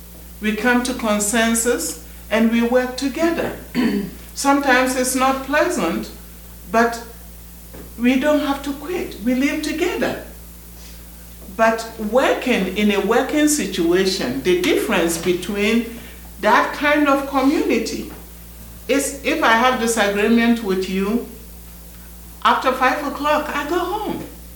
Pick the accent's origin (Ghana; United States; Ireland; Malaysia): Ghana; I'm from Ghana, West Africa.